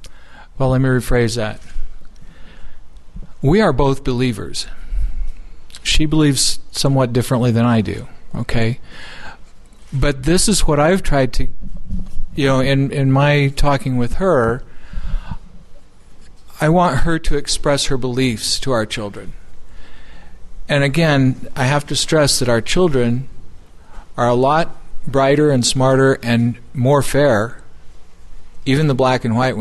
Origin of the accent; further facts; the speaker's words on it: Provo, Utah, United States; And I grew up in Provo, Utah.